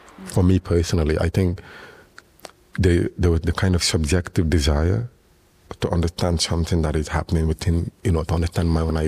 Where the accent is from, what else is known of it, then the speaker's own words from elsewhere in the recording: Nigeria; now in Europe; Because Luca is from Congo, I'm from Nigeria, so we both have different experiences growing up.